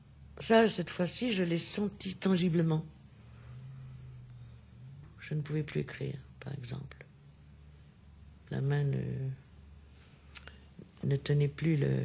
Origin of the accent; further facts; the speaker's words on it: Hauts-de-France, France; Parce que chez nous, dans le Nord, quand on est maigre, on boit de la bière.